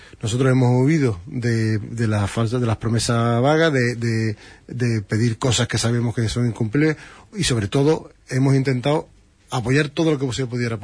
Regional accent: Huelva, Andalusia, Spain; Nosotros somos Huelva y somos de Huelva y somos Huelva.

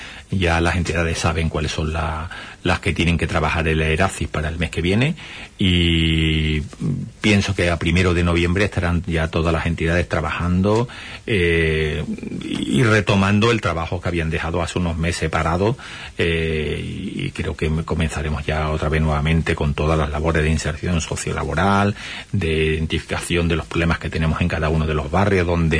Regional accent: Huelva, Andalusia, Spain; Yo también soy de Huelva y lo tengo que decir así, y además que lo siento así, ¿no?

